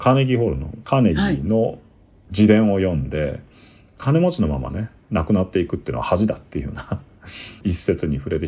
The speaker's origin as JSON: {"language": "Japanese", "region": "Kyushu", "country": "Japan", "tie": "born or raised there", "said": "僕の九州の方の実家の関係の人なんですけど、"}